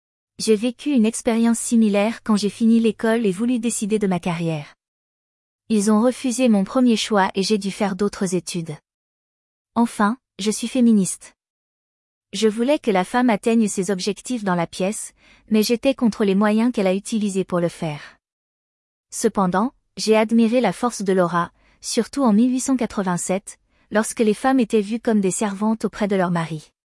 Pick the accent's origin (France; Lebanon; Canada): Lebanon; En tant que Libanais, surtout dans mon environnement, le cliché de l'homme fort existe toujours.